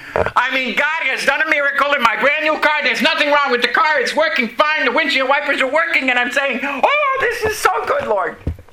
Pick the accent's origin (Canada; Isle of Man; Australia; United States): Canada; She was from Germany, and I'm from Canada, so that tells you that we weren't native here.